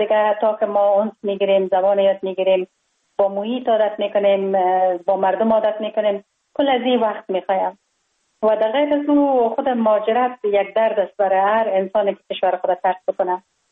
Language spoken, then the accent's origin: Persian; Kabul, Afghanistan; ما خوشبختانه در یک خانواده روشن فکر به دنیا آمدم، در شهر کابل در محله کوتی سنگی تولد شدم.